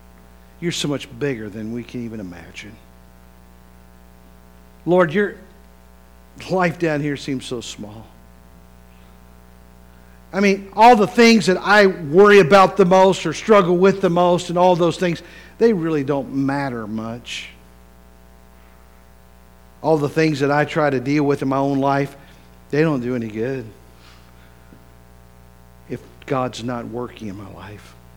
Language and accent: English; West Virginia, United States; I grew up in West Virginia. I like mountains.